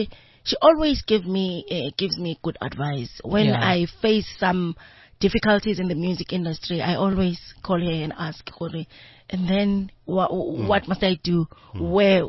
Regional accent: KwaThema, Gauteng, South Africa; it was nice growing up in Kwatema.

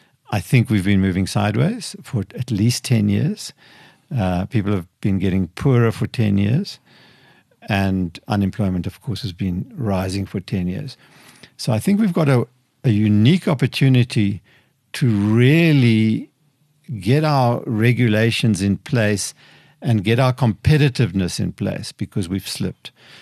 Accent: Okahandja, Otjozondjupa, Namibia; because Okahanya is being bypassed at the moment, and my hometown really needs to do better and needs to really establish a destination where people don't just pass Okahanya but come there to come and enjoy the sort of attributes that setting has.

